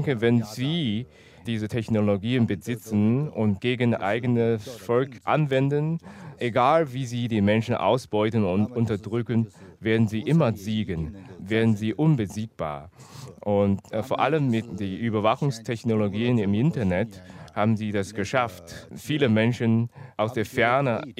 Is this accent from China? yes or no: yes; Sichuan, China; moved away; Aber ich vermisse meine Heimat Sichuan und ich vermisse die schöne Sichuan-Küche und dann auch die hochprozentige Alkohol aus Sichuan.